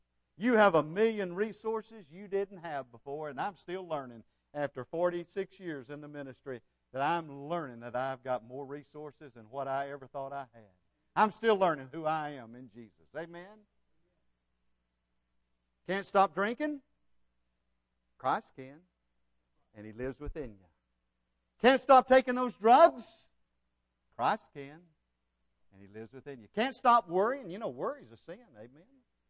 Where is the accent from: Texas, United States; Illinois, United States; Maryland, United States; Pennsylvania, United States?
Texas, United States; Sulphur Springs; And I grew up in Sulphur Springs, Texas, where we're living now.